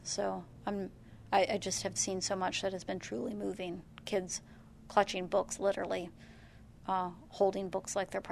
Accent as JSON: {"language": "English", "town": "Clermont", "region": "Florida", "country": "United States", "tie": "born or raised there", "said": "And like where I grew up in Claremont, it was all citrus groves, and those are all gone now."}